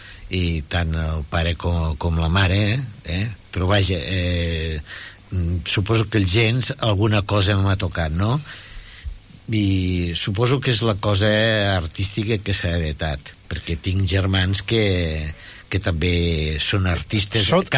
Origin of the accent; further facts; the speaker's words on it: Lleida, Catalonia, Spain; born there; vaig néixer a Lleida, a la plaça de Sant Martí